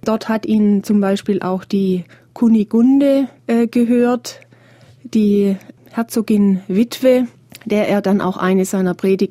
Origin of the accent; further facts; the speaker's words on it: Baden-Württemberg, Germany; now in Bavaria, Germany; Also ich komme wie die Caroline aus Baden, bin also auch vor 30 Jahren, noch über 30 Jahren nach Bayern zugereist.